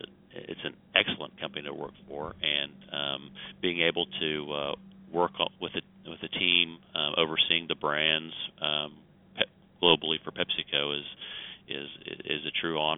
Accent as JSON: {"language": "English", "region": "Oklahoma", "country": "United States", "said": "I'm a lawyer from Oklahoma, actually."}